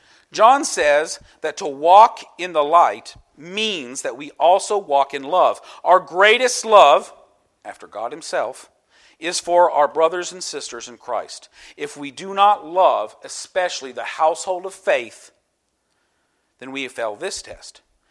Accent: United States; I'm American, I got rights and rights and rights.

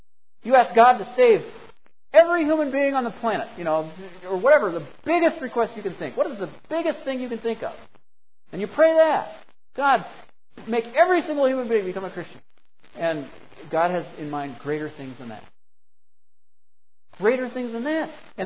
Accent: Boulder, Colorado, United States; I grew up in Boulder. I'd walk up Darley Street, which goes west.

